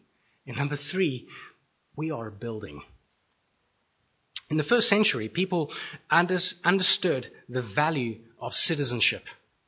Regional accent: South Africa; We are connected to one another far more than what connects us as fellow South African citizens.

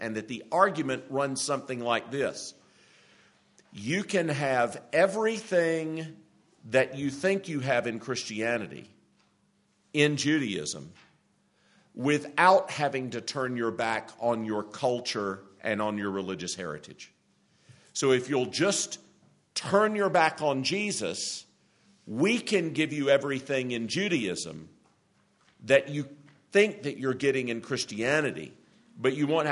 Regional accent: South Carolina, United States; I grew up in Greenville County, South Carolina, where there were 14 Presbyterian churches, 11 of them liberal, 385 Baptist churches, and all my Baptist friends thought that I was a liberal.

